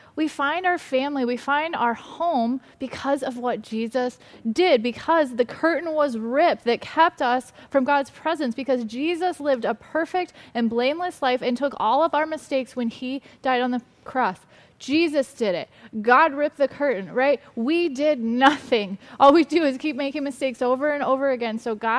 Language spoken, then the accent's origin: English; Ohio, United States; And so for me, I grew up in Ohio, and I shared a little bit of my high school story.